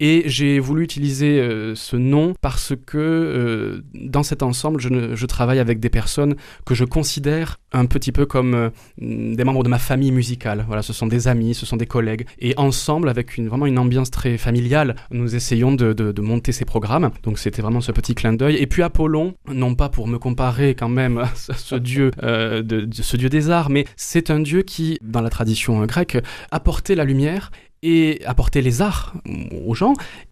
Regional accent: Toulouse, Occitanie, France; born there; je suis né à Toulouse et j'ai fait la première partie de mes études au conservatoire à Toulouse.

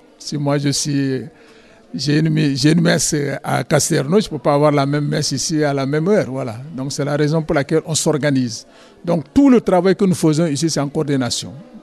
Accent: Senegal; moved away as an adult; now in France; je viens du Sénégal et je suis prêtre diocésain

